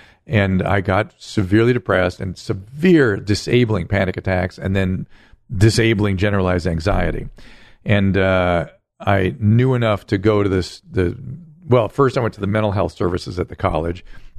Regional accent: Pasadena, California, United States; also born or lived in Alhambra; I grew up originally Alhambra and then Pasadena.

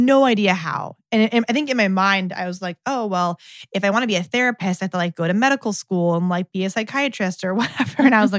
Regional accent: Akron, Ohio, United States; now in Columbus, United States; I had sworn I would never, ever move back to Ohio. I'm from Akron.

